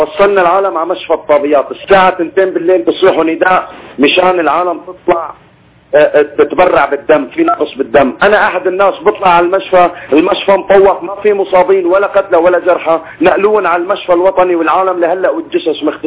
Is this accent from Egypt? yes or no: no; Latakia, Latakia Governorate, Syria; من اللاذقية شيخي